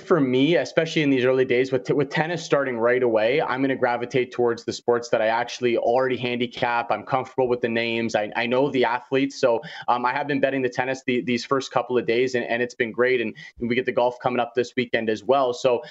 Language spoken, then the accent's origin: English; Canada; But I am Canadian.